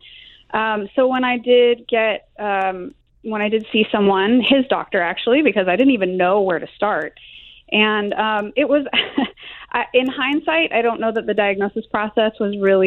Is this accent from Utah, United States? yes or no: yes; Salt Lake City, Utah, United States; I grew up in Salt Lake City for a while where everyone had church and different things, and we were not of the same religion.